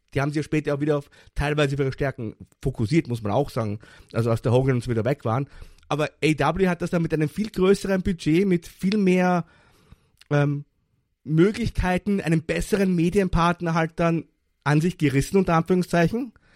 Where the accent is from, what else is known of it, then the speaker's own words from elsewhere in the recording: Vienna, Austria; Bei uns in Wien sagt, man geht zum Schmied und nicht zum Schmiedel quasi.